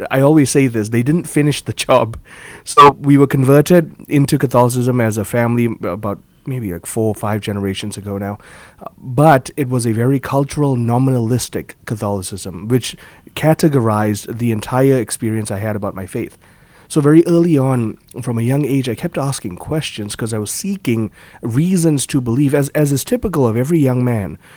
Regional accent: Malaysia; So I was born and raised in Malaysia. That's a British Commonwealth nation in Southeast Asia.

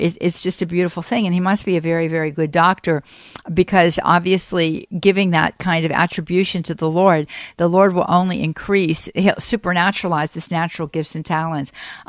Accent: Florida, United States; us, folks, we're from Florida, so we talk Florida

